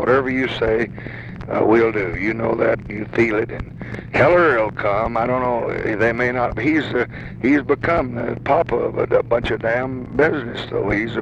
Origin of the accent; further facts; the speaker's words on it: Texas, United States; They don't like me because I'm from the South, Texas, but they like him.